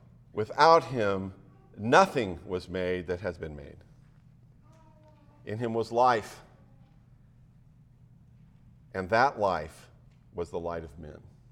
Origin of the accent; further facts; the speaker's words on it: Yakima, Washington, United States; I grew up in Yakima, so I went to the Central Washington State Fair